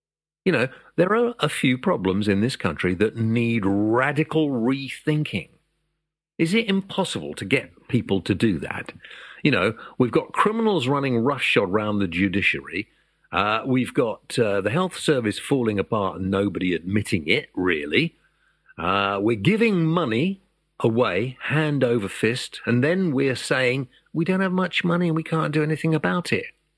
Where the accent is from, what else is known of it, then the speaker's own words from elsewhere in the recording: United Kingdom; The problem is, I suppose, we're British and we don't moan enough.